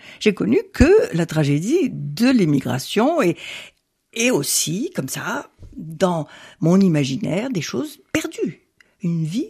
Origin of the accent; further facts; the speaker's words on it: Russia; je suis costaud, je suis baraquée, je suis charpentée, je suis russe.